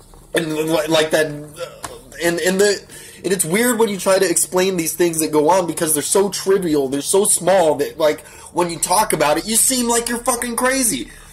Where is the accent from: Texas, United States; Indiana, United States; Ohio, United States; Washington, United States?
Washington, United States; Seattle; also born or lived in Arizona; because I was born in Arizona, and I had some crazy family issue, and I got adopted at a later age up here in Seattle